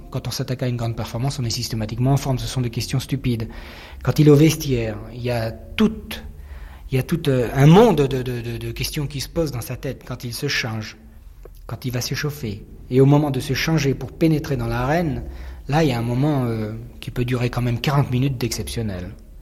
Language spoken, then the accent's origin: French; France; born there; Parce que je suis slave, je suis polonais exactement, et je suis né en France, bien sûr, mais je suis polonais de père et mère.